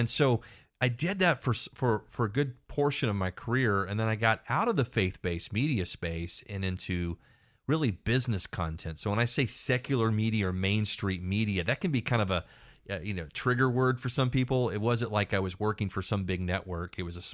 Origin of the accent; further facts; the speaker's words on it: Waco, Texas, United States; And growing up in Waco, Texas, shadows of Baylor University